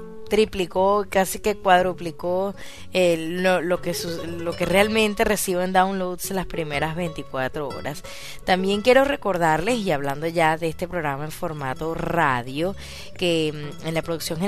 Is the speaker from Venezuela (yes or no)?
yes; Maracay, Aragua, Venezuela; un maravilloso pianista, amigo y profesional de Maracay, de mi ciudad natal.